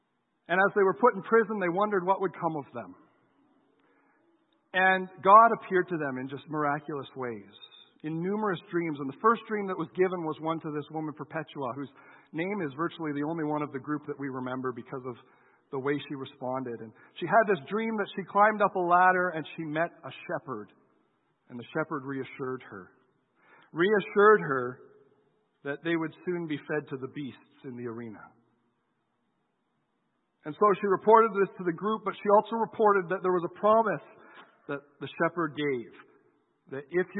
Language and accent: English; Canada; I wouldn't expect you to put your hands up anyways, we're Canadian.